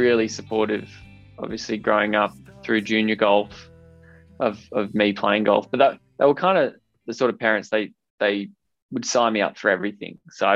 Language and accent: English; Perth, Western Australia, Australia; I think growing up in Perth definitely prepared me for the Scottish wind.